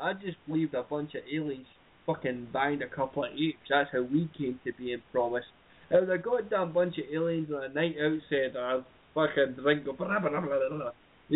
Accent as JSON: {"language": "English", "region": "Scotland", "country": "United Kingdom", "said": "If I was to identify myself, I would be Celtic fucking European. However, I am just Scottish."}